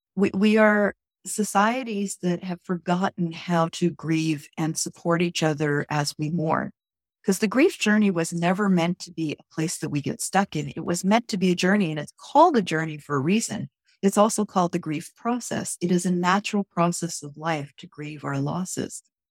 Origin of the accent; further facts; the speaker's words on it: New York, United States; moved away as an adult; also born or lived in Calgary; now in Radium Hot Springs, Canada; I came from New York and I moved to Calgary, Alberta, Canada. And from there, I moved to a small community in the Canadian Rockies called Radium Hot Springs, which is part of the Upper Columbia Valley.